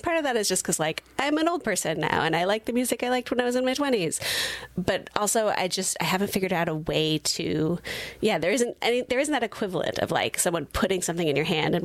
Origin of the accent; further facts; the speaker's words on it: Santa Cruz, California, United States; also born or lived in Portland, Oregon; Yeah. I grew up in Santa Cruz. And which, you know, has some similar vibes, mm-hmm, as Sonoma County, especially in the West. And I moved around a lot in my 20s. So I lived on the East Coast.